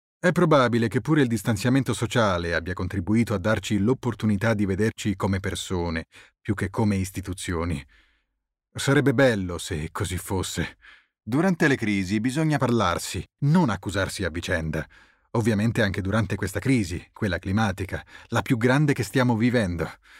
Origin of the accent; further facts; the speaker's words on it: Cologne, North Rhine-Westphalia, Germany; Quando ero piccolo, veniva a Colonia quello che in dialetto chiamavamo Klutenmann, carbonaio, col suo camion pieno di briquette di carbone. Per noi bambini era una gioia immensa